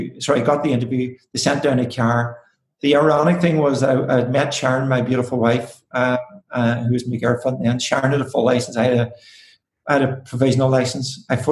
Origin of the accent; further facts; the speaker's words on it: Ulster, Ireland; growing up in Donegal, he's your best friend and arch enemy at the same time